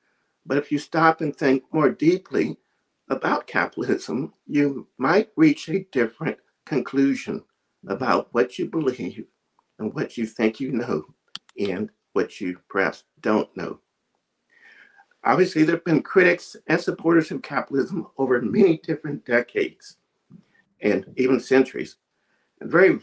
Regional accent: Fort Campbell, Kentucky, United States; born there; So I was born in Kentucky, near the Tennessee state line, a place called Fort Campbell, Kentucky.

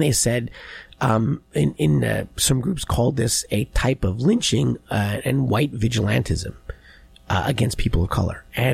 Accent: New York, United States; just it's just part of like, you know, growing up in New York in the 80s, you know, it was crazy.

